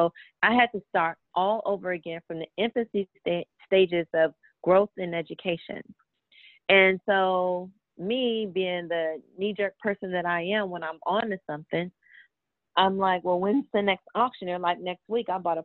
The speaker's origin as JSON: {"language": "English", "region": "California", "country": "United States", "tie": "born or raised there", "also_born_or_lived": "Gary, United States", "said": "My mother, she moved to California when I was like 3 years old. I was born in Gary."}